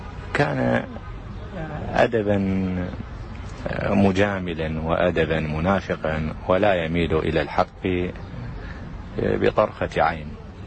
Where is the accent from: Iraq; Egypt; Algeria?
Iraq; Erbil, Erbil Governorate; born there; ولدت في محافظة أربيل عام 1956، على الرغم من أن جذوري تعود إلى الجنوب، ولكن بما أن والدي كان عسكريا فكنا نتنقل معه كالبدو الرحل حيثما يحل، فولدت هناك في شمال العراق الحبيب.